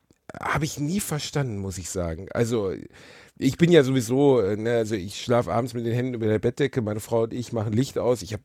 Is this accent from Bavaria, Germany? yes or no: no; North Rhine-Westphalia, Germany; Ich bin aus dem Ruhrpott